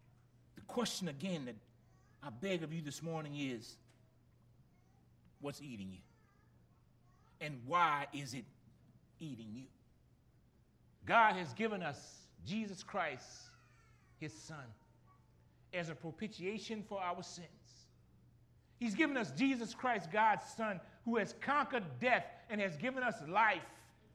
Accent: Gramercy, Louisiana, United States; I ain't scared no more. I'm from Gramercy.

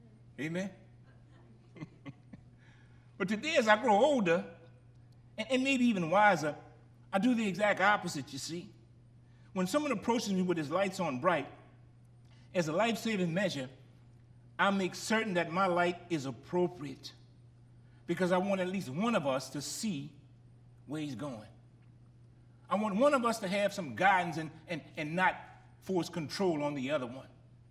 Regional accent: Gramercy, Louisiana, United States; I got to tell you again about my experience growing up in Gramercy.

